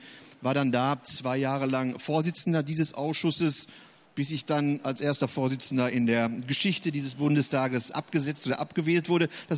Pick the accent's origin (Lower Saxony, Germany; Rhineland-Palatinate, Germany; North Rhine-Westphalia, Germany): North Rhine-Westphalia, Germany; Herten; born there; now in Gera, Germany; Also ich bin gebürtig in Nordrhein-Westfalen, in der ehemaligen Bergbaustadt Herten.